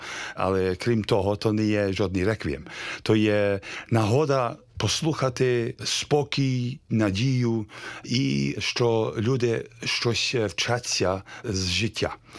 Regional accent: United Kingdom; Ukrainian is a second language; Англія, я є британець

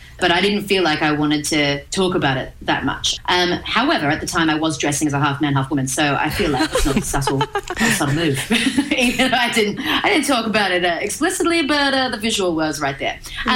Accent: Gippsland, Victoria, Australia; which was a surprise growing up in Gippsland.

